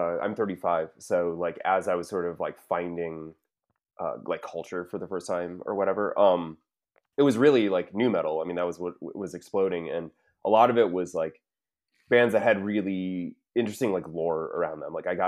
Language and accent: English; Florida, United States; also born or lived in Lodi; I grew up in Florida, but I moved up to Ohio, to this rural area called Lodi, that's a real shithole.